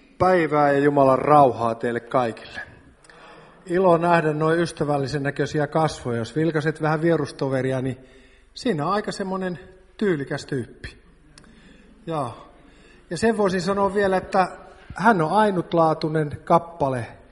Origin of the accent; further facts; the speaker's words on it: Savonia, Finland; mä oon itse savolainen.